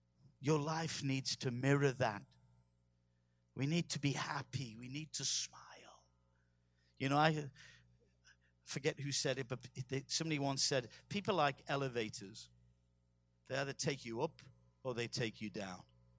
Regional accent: England, United Kingdom; I'm an Englishman

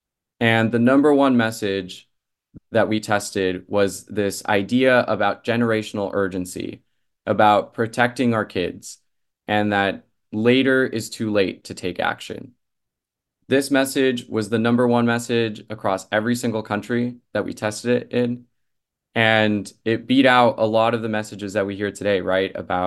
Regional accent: California, United States; I know I grew up in California where we had, a decades-long drought

